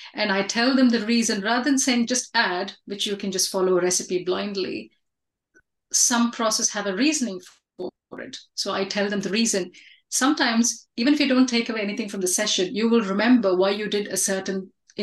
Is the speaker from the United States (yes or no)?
no; India; I come from India and I teach